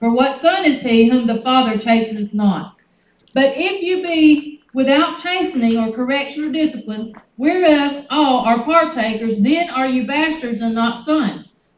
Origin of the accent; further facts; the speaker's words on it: United States; I live in America. I'm an American.